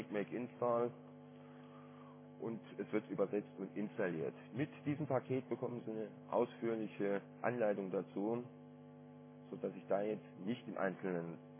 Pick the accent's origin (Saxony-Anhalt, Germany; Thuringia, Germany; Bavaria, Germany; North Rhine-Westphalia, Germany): Thuringia, Germany; Ich komme aus Thüringen.